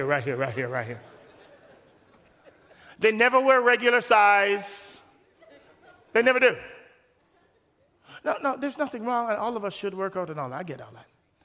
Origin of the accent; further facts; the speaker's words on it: Jamaica; Apart from the fact that I'm Jamaican